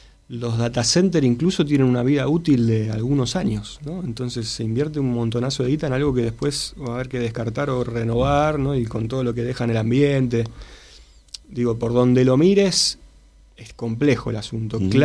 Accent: Argentina; ¿Viste cómo somos los argentinos, ¿no?

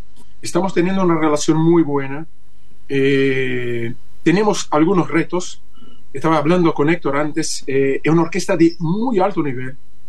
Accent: Santa Fe, Argentina; Y sí, yo soy santafesino. Tengo una pasión tremenda por la ciudad.

